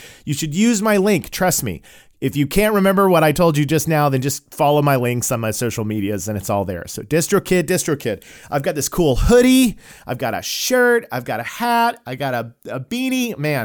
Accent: Tulsa, Oklahoma, United States; nearby where we grew up in Tulsa, Oklahoma.

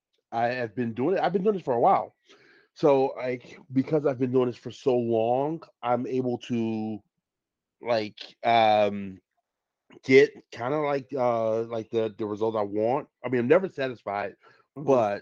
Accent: Chicago, Illinois, United States; So, my upbringing, especially growing up in Chicago in the 90s, mine has basically been me in the house playing video games

